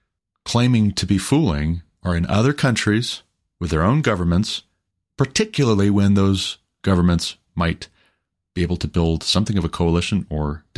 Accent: Montana, United States; also born or lived in Sidney, Montana; And again, might I just repeat, I'm from Montana. I've been to Billings, Montana many, many times before we moved to Colorado

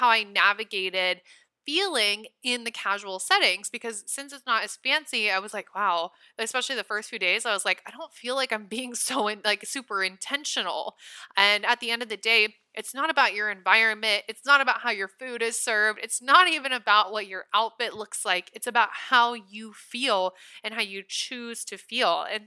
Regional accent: Nebraska, United States; now in Los Angeles, United States; I just loved it because I'm from Nebraska. So I'm used to the humidity and LA doesn't have that.

